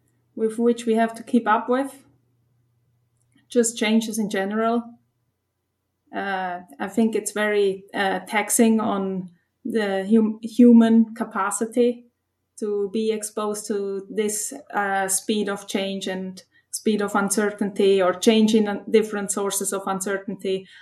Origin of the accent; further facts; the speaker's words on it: Switzerland; English is a second language; So I am originally from Switzerland, where I studied economics.